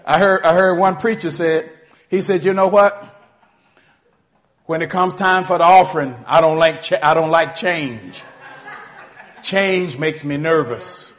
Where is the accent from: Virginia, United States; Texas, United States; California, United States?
Virginia, United States; Where I was born and raised in Virginia, you know, we used to get the Richmond Times Dispatch.